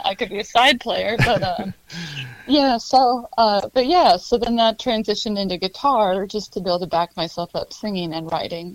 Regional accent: Montana, United States; now in Arizona, United States; So I am actually I'm from Montana, but speaking to you from Arizona right now.

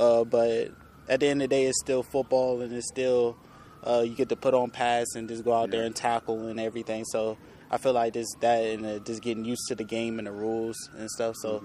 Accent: Roanoke, Virginia, United States; So I came from Roanoke, Virginia.

